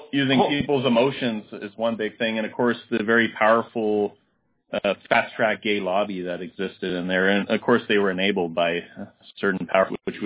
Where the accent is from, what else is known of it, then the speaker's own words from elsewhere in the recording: Canada; So I grew up in Canada